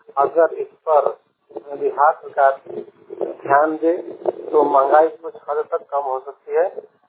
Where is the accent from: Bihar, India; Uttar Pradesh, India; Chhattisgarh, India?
Bihar, India; Bhabua; भवा प्रखंड से कैमूर जिला के निवासी हूँ